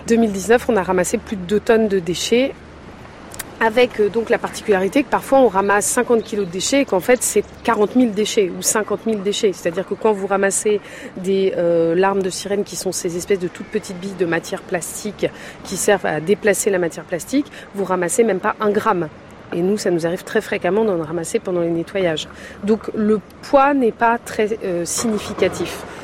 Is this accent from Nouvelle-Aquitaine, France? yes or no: no; Le Conquet, Brittany, France; Moi, j'ai 42 ans, j'ai fait ça enfant, parce que c'était la tradition. On est du Conquet dans ma famille.